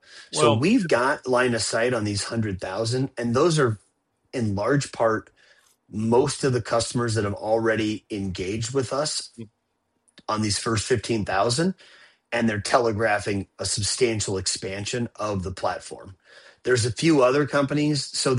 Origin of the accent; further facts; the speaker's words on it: Moline, Illinois, United States; Options I did not have as a kid growing up in Moline, Illinois.